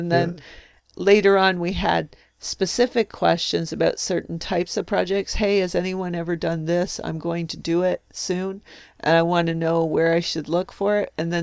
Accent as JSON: {"language": "English", "region": "North Carolina", "country": "United States", "said": "So we get on there, and so you say, hello, and … I'm from North Carolina."}